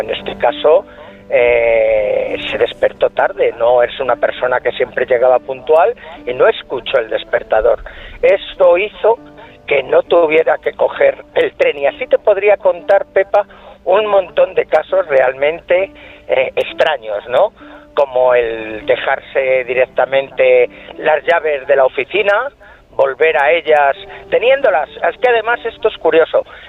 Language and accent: Spanish; Navalagamella, Community of Madrid, Spain; mi pueblo fue uno de los que las carreteras estuvieron cortadas, la M521 de Navalagamella.